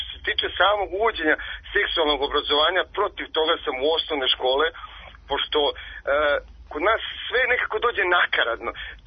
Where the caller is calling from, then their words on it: Subotica, Vojvodina, Serbia; ja sam isto zovem iz Subotice.